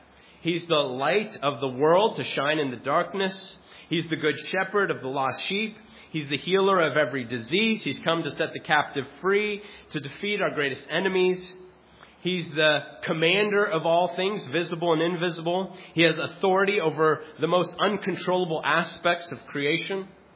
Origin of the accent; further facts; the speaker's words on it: Phoenix, Arizona, United States; I grew up in Phoenix, which perhaps as a result, I'm very partial to the beauty of the Grand Canyon, which is in my state, of course.